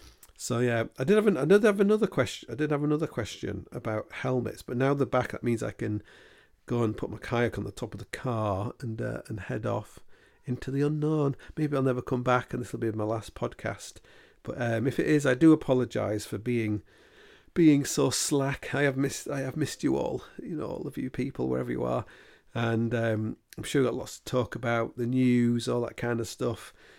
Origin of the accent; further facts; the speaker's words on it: Hull, Yorkshire and the Humber, United Kingdom; Where when I grew up in Hull, because it was like a fishing city